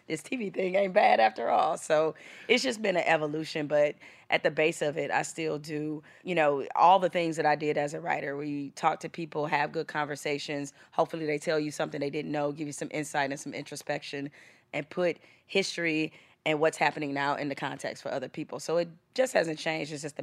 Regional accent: Detroit, Michigan, United States; growing up in Detroit in the hood

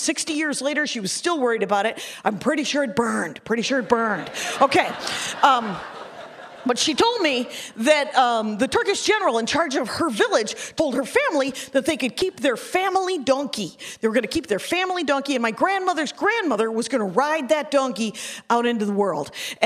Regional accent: Wisconsin, United States; Because I'm from Wisconsin.

